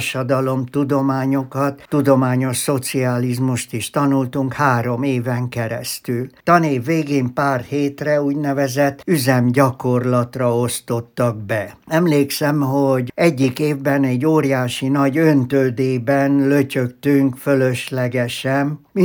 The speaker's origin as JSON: {"language": "Hungarian", "town": "Hódmezővásárhely", "region": "Csongrád-Csanád", "country": "Hungary", "tie": "born or raised there", "said": "vonzott a város, szülővárosom, és hogy haza kerüljek. Ezzel véget ért egy bő évtizedes távolmaradásom szülővárosomtól, attól kezdve Vásárhelyen éltem le az életem."}